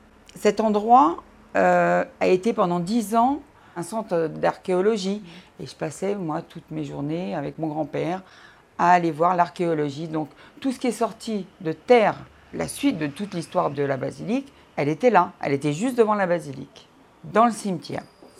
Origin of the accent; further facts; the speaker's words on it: Saint-Denis, Île-de-France, France; Je suis née à Saint-Denis, rue de la Légion d'honneur, 54 ans